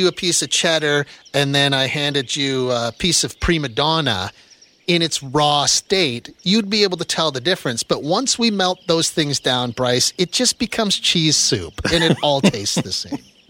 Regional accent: Edmonton, Alberta, Canada; It would be like, I'm from Edmonton, but I've never been to Red Deer, which is an hour and a half down the highway.

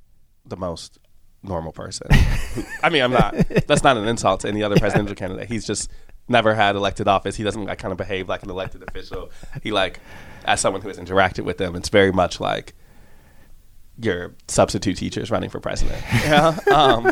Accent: Illinois, United States; born or raised there

